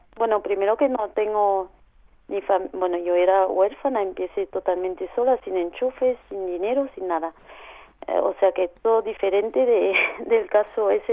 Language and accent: Spanish; southern France, France; Yo nací en sur de Francia, donde me crié con una familia gitana.